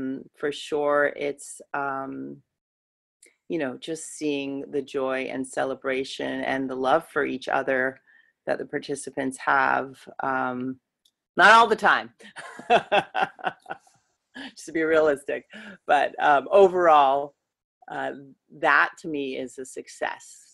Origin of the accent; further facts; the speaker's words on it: New York City, New York, United States; growing up in the New York City area.